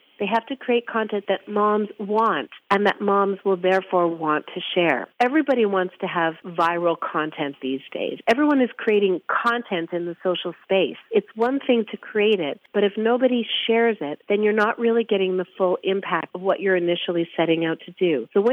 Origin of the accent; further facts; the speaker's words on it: Canada; Why Canadian? Because we are Canadian. We're not American.